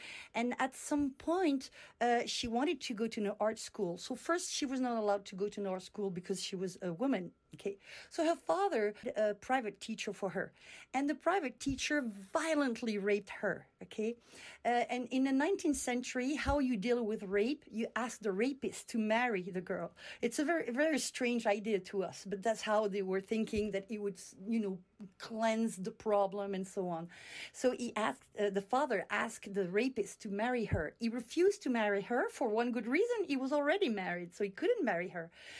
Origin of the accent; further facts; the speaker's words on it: France; now in Canada; I come from France. I studied in France, and then I came to Canada and I studied at McGill.